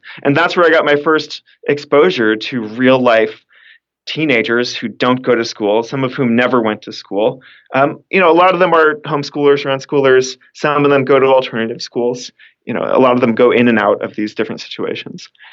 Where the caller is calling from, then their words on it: New Zealand; So I'm recording from New Zealand right now, and I'm close to the adventure capital of New Zealand, which is Queenstown.